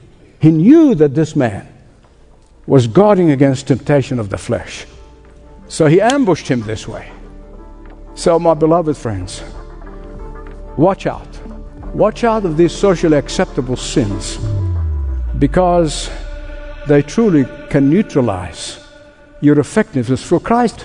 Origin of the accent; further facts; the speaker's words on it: Egypt; as a boy growing up in Egypt.